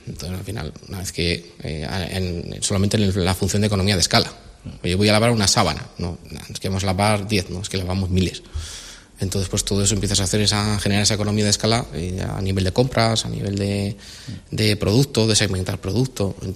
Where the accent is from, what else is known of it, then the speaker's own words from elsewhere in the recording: Hoznayo, Cantabria, Spain; Ah, pues yo soy de Hondayo.